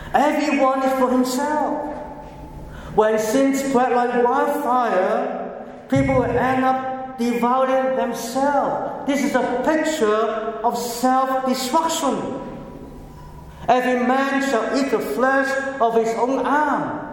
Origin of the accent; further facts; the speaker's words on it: Hong Kong; When I grew up in Hong Kong, we got the impression that English people, they are well-ordered, they are well-dressed